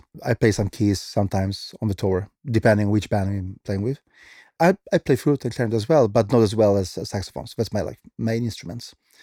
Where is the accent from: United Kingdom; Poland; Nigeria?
Poland; English is a second language; When I came from Poland, we didn't have English in school. So my English was terrible.